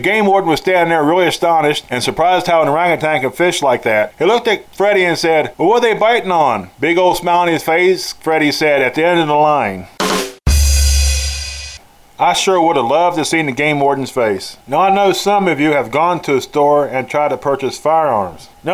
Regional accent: West Virginia, United States; I was bow hunting in my home state of West Virginia. When I hunted deer in my home state of West Virginia, I stayed on the ground.

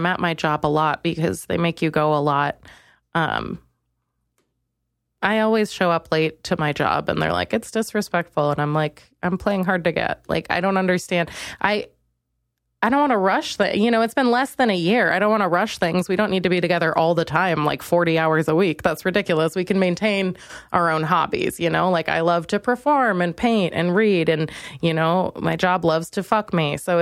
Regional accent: Minnesota, United States; I'm from Minnesota. We're passive aggressive. We're very nice.

